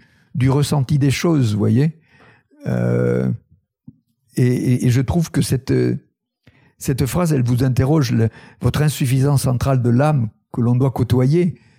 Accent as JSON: {"language": "French", "region": "Occitanie", "country": "France", "tie": "born there", "said": "Vous voyez, je suis né dans le Tarn, qui est un département extrêmement agricole, quoi"}